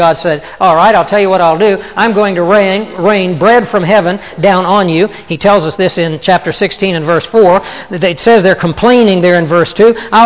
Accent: the South, United States; Now, I'm from the South, and in the South, bird hunting only has one connotation.

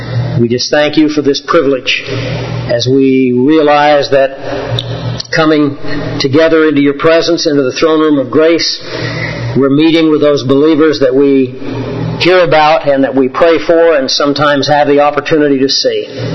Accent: Kansas, United States; I slept out under the stars every night when I was growing up in Kansas.

